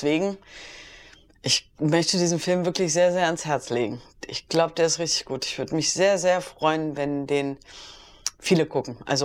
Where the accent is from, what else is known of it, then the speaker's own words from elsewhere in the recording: Berlin, Germany; ich als Berlinerin und tatsächlich auch aus dem Wedding kommend, also lebend kommend tue ich daher nicht